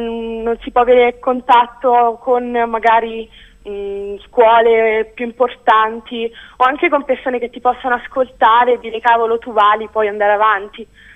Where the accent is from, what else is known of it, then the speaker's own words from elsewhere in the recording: Agnone, Molise, Italy; io sono di Agnone, in provincia di Isernia, questa cittadina a 800 metri sul livello del mare, e niente, praticamente vivo in un posto in cui fa particolarmente freddo